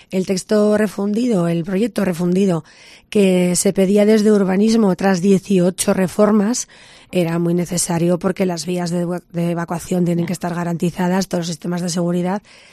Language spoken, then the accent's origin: Spanish; Aragon, Spain; yo como alcaldesa de Huesca, preocupada por mi ciudad, y también como alta aragonesa y aragonesa